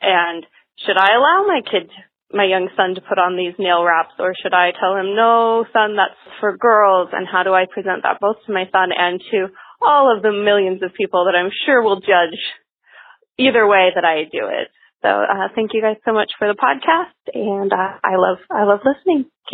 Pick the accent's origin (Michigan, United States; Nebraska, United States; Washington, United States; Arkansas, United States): Washington, United States; Spokane; I am from Spokane, Washington, and I am a young single mom. I'm 22, and my son is 4.